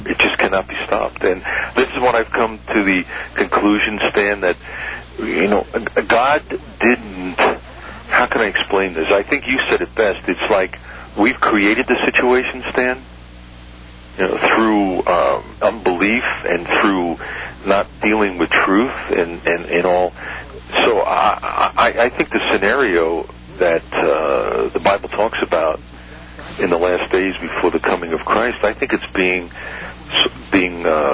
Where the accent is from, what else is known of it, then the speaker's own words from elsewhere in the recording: United States; Yes, and being an American, sometimes it's hard to see how we really are.